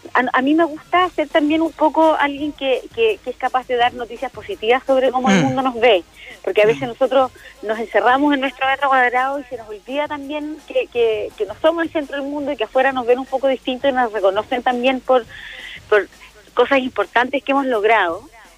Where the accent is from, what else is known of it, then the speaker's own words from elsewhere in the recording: Chile; Queremos mostrar con orgullo esta marca que es valiosa y que nos distingue como chilenos.